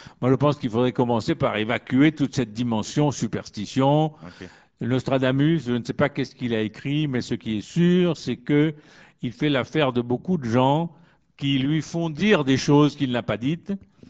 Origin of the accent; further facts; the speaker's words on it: Mauritius; je suis moi originaire de Maurice, de l'île Maurice, dans l'océan Indien.